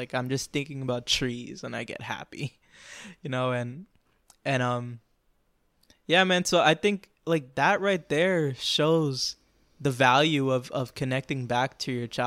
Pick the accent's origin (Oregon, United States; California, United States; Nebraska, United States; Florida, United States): Florida, United States; You know, I grew up in Florida. Like, I'm a Florida boy. I jumped in lakes and climbed trees when I was a kid.